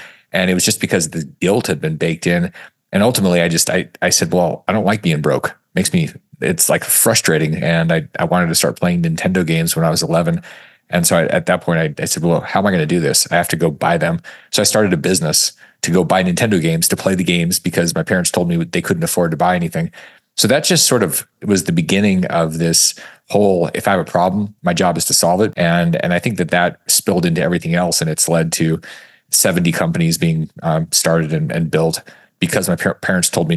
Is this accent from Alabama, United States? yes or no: no; Alaska, United States; Mine was very, very far north. I grew up in Alaska and part of my childhood was dodging moose and watching the sun disappear for months at a time.